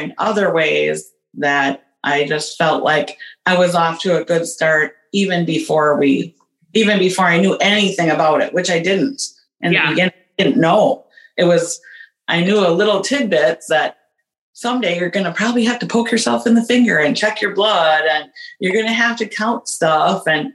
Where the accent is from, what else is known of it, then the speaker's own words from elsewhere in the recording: Wisconsin, United States; I am 55 years old. I'm from Wisconsin.